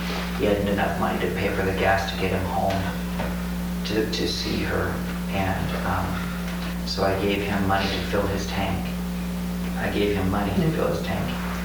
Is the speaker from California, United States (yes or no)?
no; South Dakota, United States; Having lived on the I-5 corridor and working in a church on the corridor, I came from South Dakota originally